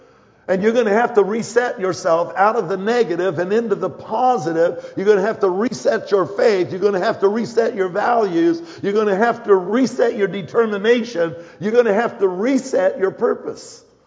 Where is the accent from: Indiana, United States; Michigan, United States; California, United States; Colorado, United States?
Colorado, United States; I'm from Colorado. We don't deal with cactuses.